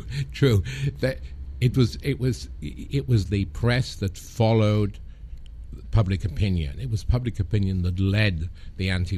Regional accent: United Kingdom; And I suppose being British also helped, because when they could understand me talking, they thought I was very funny.

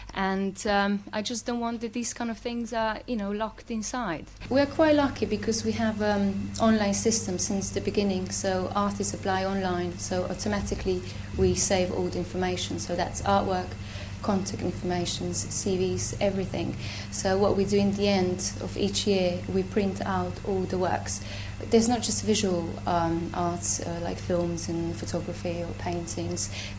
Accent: Ljubljana, Slovenia; English is a second language; I'm coming from Ljubljana, Slovenia

